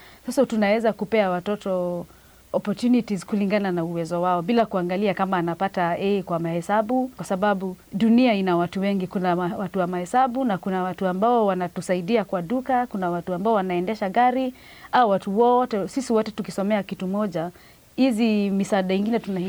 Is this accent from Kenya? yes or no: yes; Kenya; Na kawaida mimi nilipokuwa nikiwa mdogo Kenya, shule zenye nilisomea